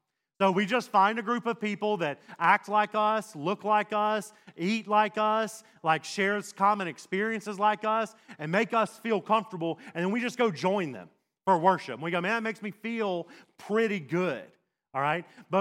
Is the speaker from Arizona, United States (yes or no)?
no; Mississippi, United States; Now, I grew up in Mississippi, and the only time I heard the word saint was on a Sunday morning when we were watching the New Orleans Saints play football.